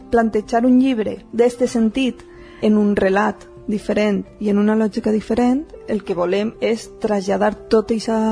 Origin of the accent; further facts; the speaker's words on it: Valencia, Valencian Community, Spain; Nosaltres som de Benimaclet. Aleshores venim d'un barri, ja sabeu, que és amb una forta identitat i un caràcter propi.